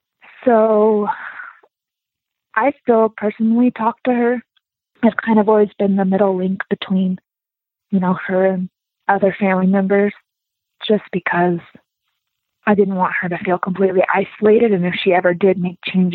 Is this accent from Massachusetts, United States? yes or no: no; San Diego, California, United States; So I'm from San Diego. My mom was there her whole life.